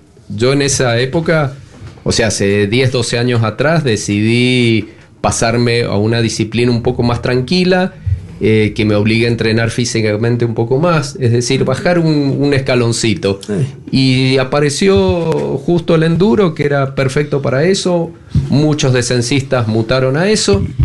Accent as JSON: {"language": "Spanish", "region": "Mendoza", "country": "Argentina", "said": "Y para mí un sueño como mendocino y como amante del descenso y el mountain bike"}